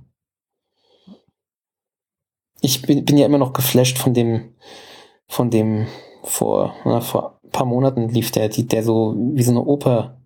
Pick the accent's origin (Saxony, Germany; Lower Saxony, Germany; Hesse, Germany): Hesse, Germany; Frankfurt; Also wir als Frankfurter fühlten uns da immer so extrem drin.